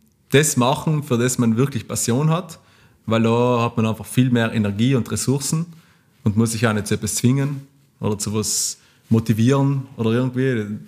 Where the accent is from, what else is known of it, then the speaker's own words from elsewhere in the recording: Merano, Trentino-Alto Adige, Italy; Wir kommen aus Südtirol, Meran, und ja, wir wohnen auch da.